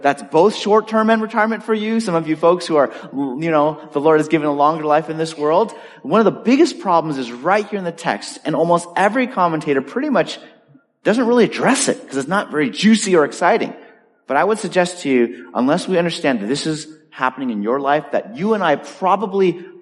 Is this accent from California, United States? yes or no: yes; Los Angeles, California, United States; Like, I grew up in Los Angeles. The oldest thing was that building we tore down last week.